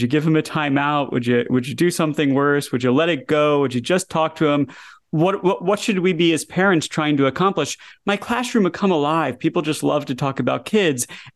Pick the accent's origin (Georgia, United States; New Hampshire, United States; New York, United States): Georgia, United States; Atlanta; I'm a Georgia fan. So. I grew up in Atlanta. I went to the University of Georgia.